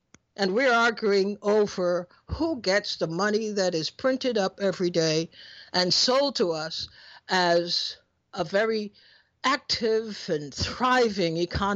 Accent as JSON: {"language": "English", "country": "Trinidad & Tobago", "tie": "born or raised there", "said": "Look, I come from Trinidad, as you know, and since I was a kid till now"}